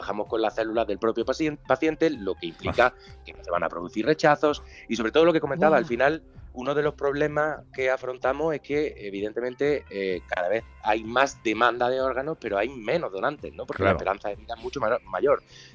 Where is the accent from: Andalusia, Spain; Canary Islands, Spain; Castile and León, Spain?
Andalusia, Spain; Granada; nosotros hacemos bandera de lo que somos, de granadinos, de españoles